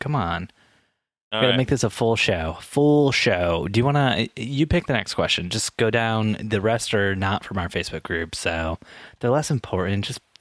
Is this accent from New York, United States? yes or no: no; Alabama, United States; I'm from Alabama, you motherfucker.